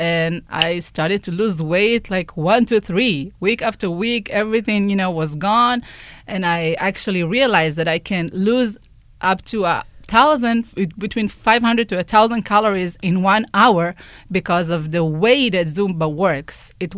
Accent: Israel; I'm originally from Israel, and I used to take it in the university.

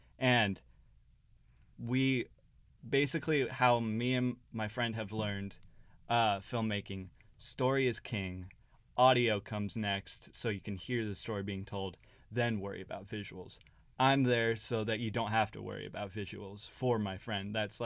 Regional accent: San Diego, California, United States; Alex is his name, Alex Red. We grew up in San Diego together, and we've always kind of wanted to do film and make stories together.

